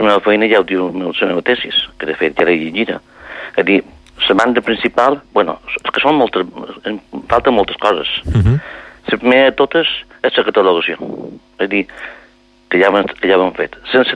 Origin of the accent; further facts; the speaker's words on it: Sant Eugeni, Balearic Islands, Spain; jo soc de Sant Eugeni. Sant Eugeni és un poble que està damunt un jaciment fòssil.